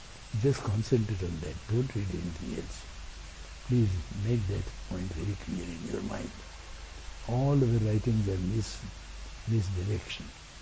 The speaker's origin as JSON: {"language": "English", "country": "India", "said": "fortunately we are from India, so Sanskrit and our language is not very different."}